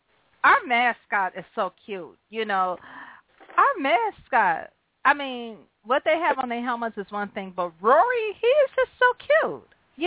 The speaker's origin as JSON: {"language": "English", "town": "Cleveland", "region": "Ohio", "country": "United States", "tie": "born or raised there", "said": "First of all, I grew up in Cleveland, and I ain't going to lie."}